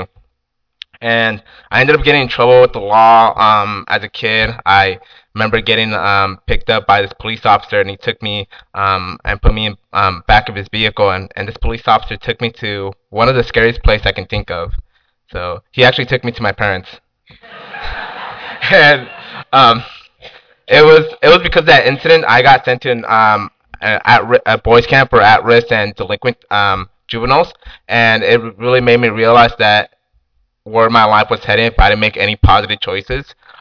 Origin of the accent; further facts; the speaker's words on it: Santa Maria, California, United States; I'm from Santa Maria. I was actually born and raised there.